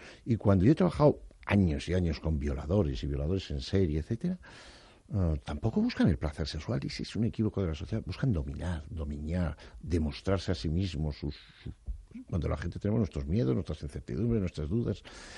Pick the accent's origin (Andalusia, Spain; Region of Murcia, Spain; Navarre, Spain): Navarre, Spain; No voy a entrar en un tema que ha pasado en mi tierra, en Navarra